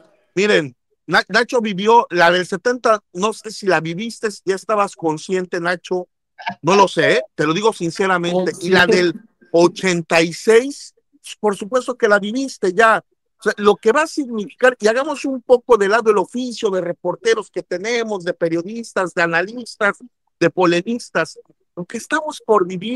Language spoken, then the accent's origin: Spanish; Mexico; nosotros que somos periodistas mexicanos vamos a estar en México con nuestra base